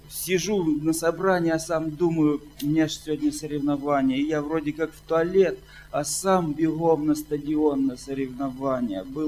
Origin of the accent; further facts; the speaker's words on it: Zheleznogorsk, Kursk Oblast, Russia; Я из Железногорска, из Курской области.